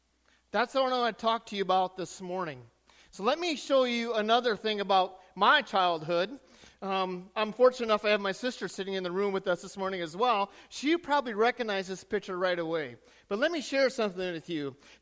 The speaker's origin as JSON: {"language": "English", "town": "Greeley", "region": "Colorado", "country": "United States", "tie": "born or raised there", "also_born_or_lived": "Elvord / Inwood", "said": "this is a picture of the farm place that I grew up on near Greeley, Colorado."}